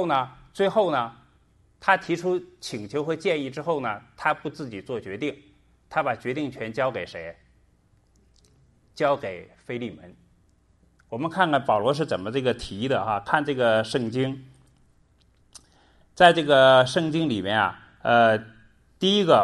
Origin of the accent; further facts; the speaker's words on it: China; 我们中国人习惯什么呀，当有问题的时候想办法去绕过问题